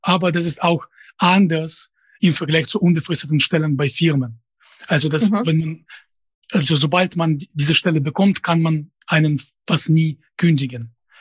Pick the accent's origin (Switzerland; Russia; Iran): Russia; first language Russian; German is a second language; moved away; Und auf Russisch weiß ich nicht. Das wäre einfach in bestimmten Sinne. Natürlich, das ist meine Muttersprache. Sie kann nicht ohne Akzent sprechen. Aber ich habe keine Ahnung, wer meine Zielgruppe sein würde. Also ich befinde mich außerhalb des Zusammenhangs mit Russland seit 2007 schon